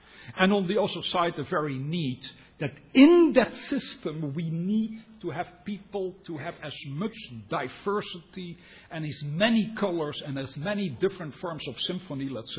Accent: Netherlands; accent: Dutch; English is a second language; I'm saying this because of my Dutch accent. I'm sorry about that. I can't get rid of it.

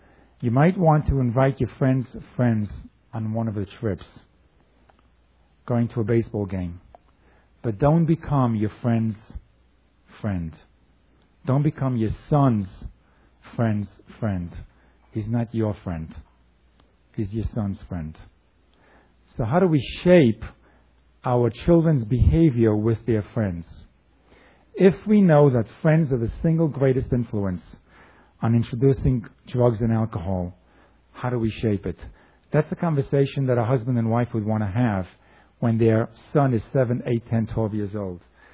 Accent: New York, United States; I come from New York. It's a little bit different.

